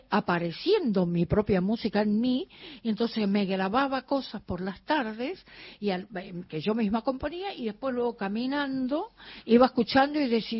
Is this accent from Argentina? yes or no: yes; Corrientes, Argentina; en la música de mi tierra, en las formas, distintas formas musicales que tiene no solamente el chamamé sino otras, como la giodoble, como la canción correntina